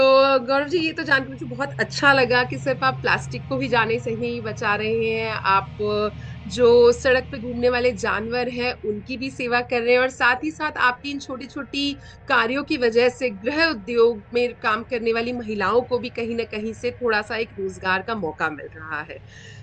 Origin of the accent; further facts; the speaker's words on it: Delhi, India; मैं दिल्ली में पली बड़ी हूँ